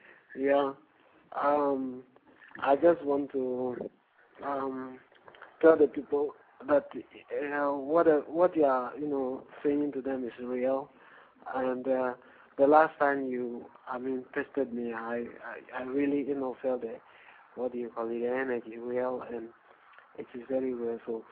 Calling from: Vienna, Austria; I'm calling from Vienna, Austria.

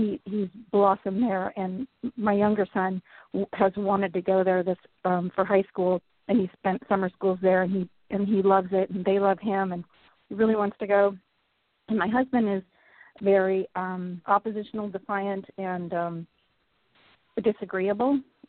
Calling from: Seattle, Washington, United States; I'm calling from Seattle.

